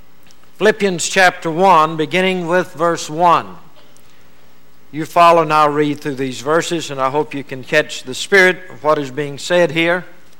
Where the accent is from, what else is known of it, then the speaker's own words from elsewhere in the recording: Louisiana, United States; I was raised in Louisiana. I thought I was back in New Orleans.